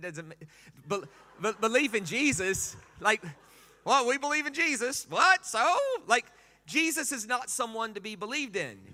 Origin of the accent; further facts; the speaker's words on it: United States; Now, I'm American.